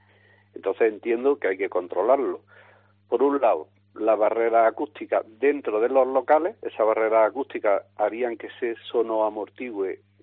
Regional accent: Andalusia, Spain; somos andaluces, en Andalucía hay mucha cultura de bares

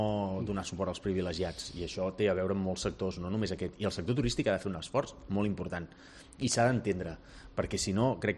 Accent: Palafrugell, Catalonia, Spain; jo soc de Palafrugell, de Calella, de Llafranc, de Tamariu... Hòstia, la meva gent, el meu entorn, no són propietaris d'hotel, són treballadors

